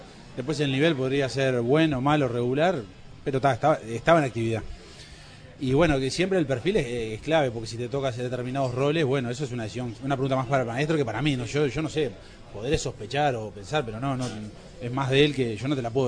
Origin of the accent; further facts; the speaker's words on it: Uruguay; Yo creo que somos todos uruguayos que estábamos en Sudáfrica